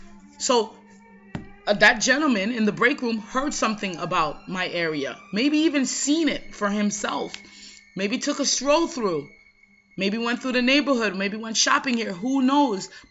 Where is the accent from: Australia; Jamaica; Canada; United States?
Jamaica; And I'm Jamaican, so there's this way that Jamaicans make porridge, and we love our porridge.